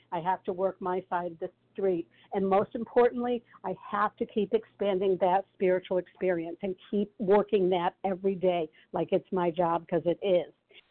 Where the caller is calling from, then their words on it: Connecticut, United States; Hi, this is … I'm calling from Connecticut.